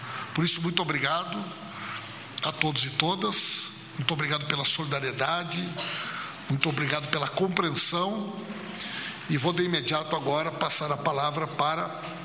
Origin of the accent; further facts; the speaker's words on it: Rio Grande do Sul, Brazil; eu particularmente como gaúcho